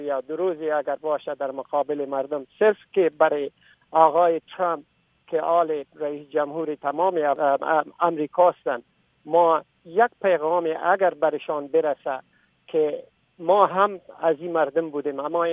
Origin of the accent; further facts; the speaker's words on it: Afghanistan; من یک افغان هستم و ضمنش مسلمان هستم